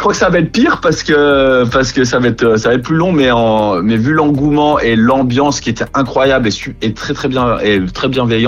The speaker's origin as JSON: {"language": "French", "town": "Chambéry", "region": "Auvergne-Rhône-Alpes", "country": "France", "tie": "born or raised there", "moved": "yes", "lives_now": "Paris, France", "said": "Exactement, parce que je suis né à Chambéry, j'ai grandi là-bas. Donc maintenant, je suis sur Paris depuis 20 ans."}